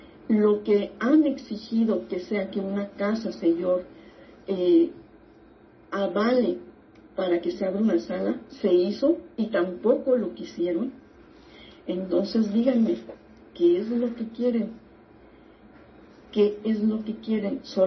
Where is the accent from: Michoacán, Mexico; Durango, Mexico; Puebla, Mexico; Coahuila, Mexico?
Coahuila, Mexico; Monclova; also born or lived in Saltillo; yo soy precisamente de Coahuila. Y viví un tiempo en Saltillo, yo soy de Monclova, Coahuila.